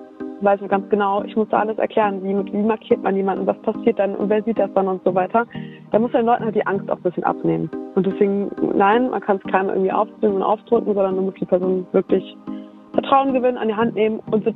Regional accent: Düsseldorf, North Rhine-Westphalia, Germany; Düsseldorf, au, meine Heimat.

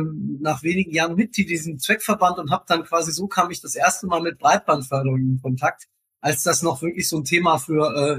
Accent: Ostdorf, Germany; ich bin ja bei meinen Großeltern aufgewachsen in Ostdorf nach dem Tod meiner Mutter.

